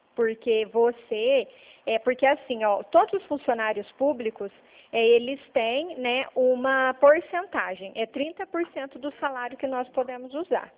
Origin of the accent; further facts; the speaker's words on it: Franca, São Paulo, Brazil; Eu sou de Franca, eu falo da Central de Franca.